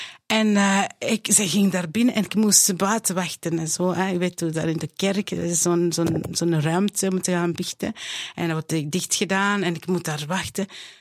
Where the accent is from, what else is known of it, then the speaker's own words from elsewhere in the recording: Rwanda; moved away; En dus mijn laatste dag was eigenlijk een pasdag dat we vertrokken zijn uit bij ons thuis in Rwanda.